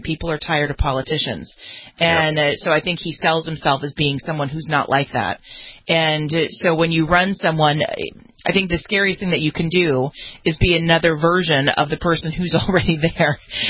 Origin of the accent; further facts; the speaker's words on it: New York, United States; I hate to admit this as a New Yorker